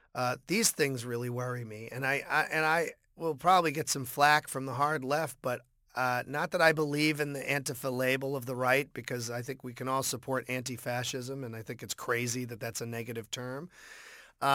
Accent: Boston, Massachusetts, United States; maybe growing up in Boston or just the political family I grew up

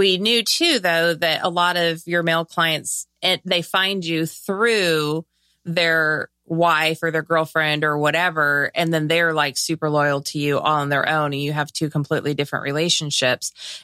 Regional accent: California, United States; I'm from Southern California. I call everybody dudes.

